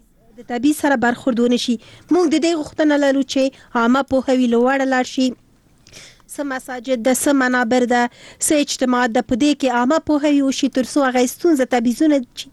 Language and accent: Pashto; Afghanistan; البته مونږ هم افغانان یو او خپل ټول افغانان سره مینه لرو